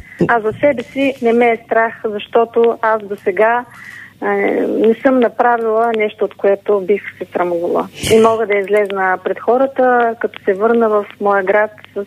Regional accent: Haskovo Province, Bulgaria; В Хасково, аз съм от Хасковският район, да.

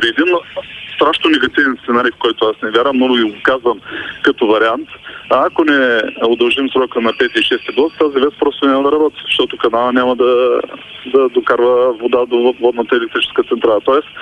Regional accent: Gabrovo, Gabrovo Province, Bulgaria; born there; мога да ви кажа, че съм роден в Габрово

